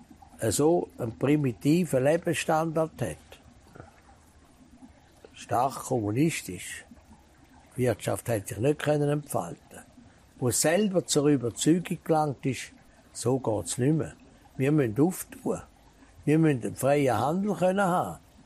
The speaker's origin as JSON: {"language": "German", "country": "Switzerland", "said": "das war wunderbar in dem China Anfang 80er Jahre als Schweizer."}